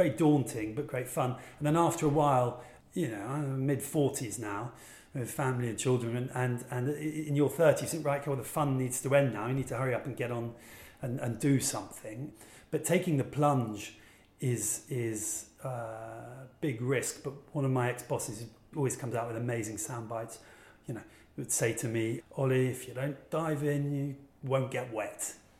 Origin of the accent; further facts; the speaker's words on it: Fulham, London, United Kingdom; here in London, I grew up in Fulham